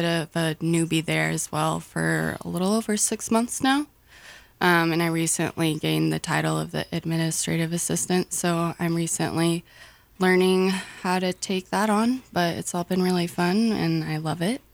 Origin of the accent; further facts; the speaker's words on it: Grangeville, Idaho, United States; I moved around a lot, but I am originally an Idahoan.